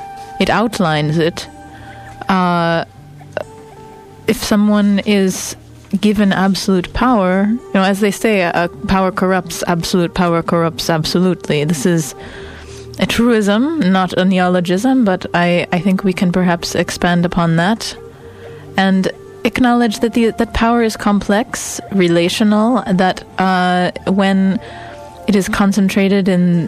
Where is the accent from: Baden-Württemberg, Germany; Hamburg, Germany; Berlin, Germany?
Hamburg, Germany; English is a second language; I just returned from a brief trip home to vote. I'm from Hamburg